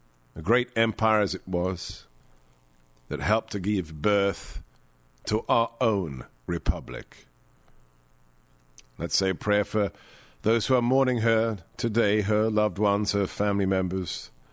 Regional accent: United Kingdom; now in United States; As a Brit who is now an American, I will tell you this.

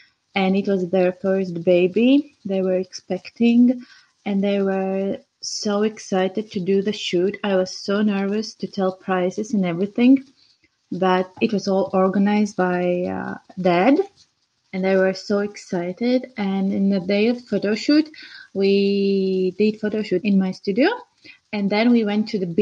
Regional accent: Riga, Latvia; I'm from Latvia, Riga.

